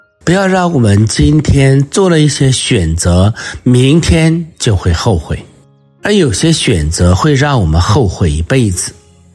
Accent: China; 其实就是我们中国人说的敬天爱人

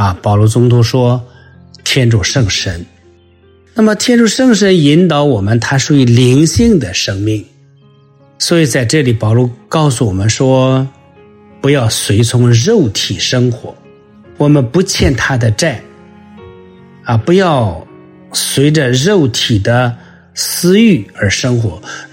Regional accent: China; 我们中国人也说，比如说读万卷书不如走万里路走万里路不如阅人无数

